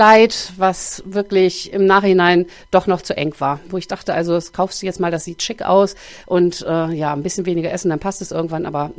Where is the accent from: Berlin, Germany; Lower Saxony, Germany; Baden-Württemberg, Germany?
Lower Saxony, Germany; Hameln; born there; also born or lived in Hildesheim / Brussels; Ich bin in Hameln geboren und ja, freue mich und dadurch bin ich im Weserbergland. Ich war einige Zeit dann während meines Studiums in Hildesheim und habe in der Wesermarsch gewohnt, war zwischendurch in Brüssel und bin jetzt wieder im Weserbergland, also wieder in Hameln.